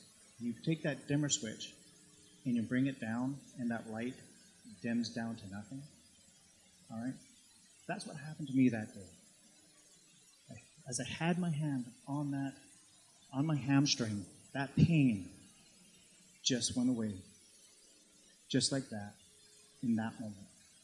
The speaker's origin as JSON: {"language": "English", "region": "Queensland", "country": "Australia", "tie": "born or raised there", "said": "Growing up on the Sunshine Coast, very active in sports"}